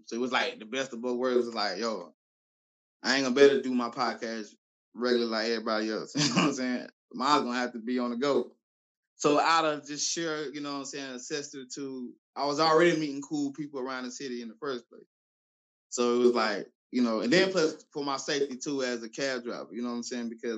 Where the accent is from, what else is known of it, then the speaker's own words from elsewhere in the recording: New York, United States; Because like I said, I came from New York. So I knew, for me being from a small town and being from New York